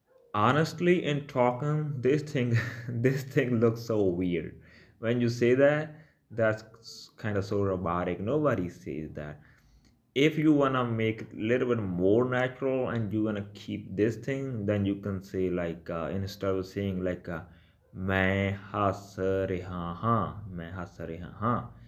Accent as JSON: {"language": "English", "region": "Punjab", "country": "India", "accent": "Malwa", "said": "How people say in Malwa accent, which is my accent, right?"}